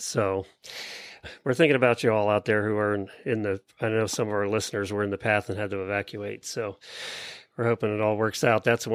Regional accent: Ocala, Florida, United States; from Ocala, Florida.

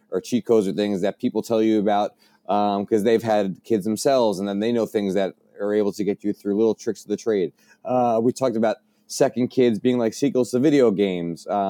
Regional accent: Bronx, New York, United States; I'm from the Bronx. I talk fast. I've been told that my whole life.

